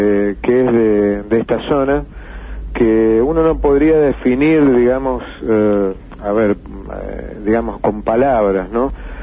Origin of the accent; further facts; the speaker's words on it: Mendoza, Argentina; No, soy mendocino. Los cuatro somos mendocinos.